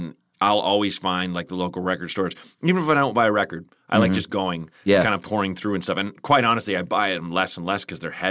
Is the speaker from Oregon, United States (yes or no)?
yes; Portland, Oregon, United States; well, I think it's kind of growing up in Portland.